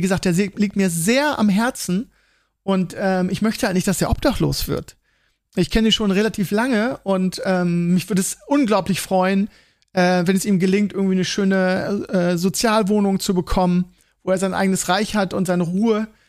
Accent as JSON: {"language": "German", "region": "Bremen", "country": "Germany", "tie": "born or raised there", "said": "weil ich bin da so in Bremen groß geworden"}